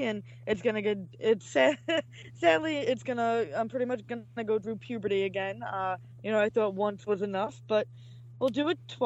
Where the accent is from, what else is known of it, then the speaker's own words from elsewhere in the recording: New York, United States; accent: New York; My New York accent should be pretty deep.